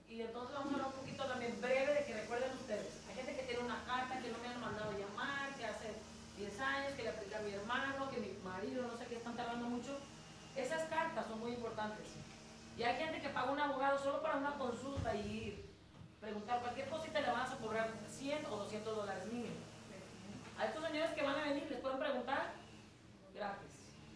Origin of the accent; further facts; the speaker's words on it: Mexico; born there; yo nací en México, estudié aquí. El español que yo sé es el español que mi mamá me enseñó de un rancho de Michoacán, pero a mí me gusta hablar español.